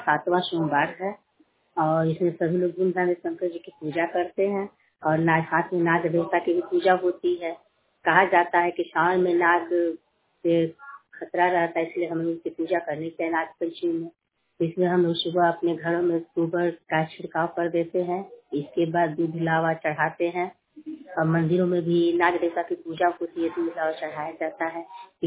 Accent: Nirala Nagar, India; मैं निराला नगर से हूँ।

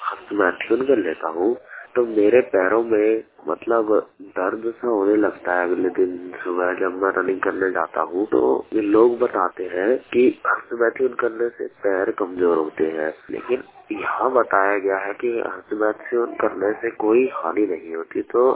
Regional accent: Delhi, India; और मैं दिल्ली से हूँ।

